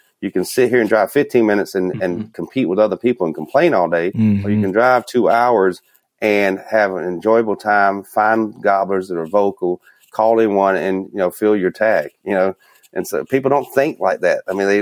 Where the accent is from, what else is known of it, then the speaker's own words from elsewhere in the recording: Minnesota, United States; Here I am from Minnesota. I rode around and I had no problem finding gates with no one parked there.